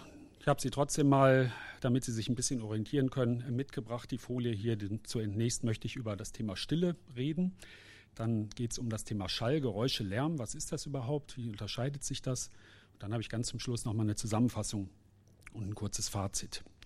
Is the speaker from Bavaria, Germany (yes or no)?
no; Cologne, North Rhine-Westphalia, Germany; Ich komme ja aus Köln, da heißt es ja immer, zweimal ist Tradition, dreimal ist Brauchtum.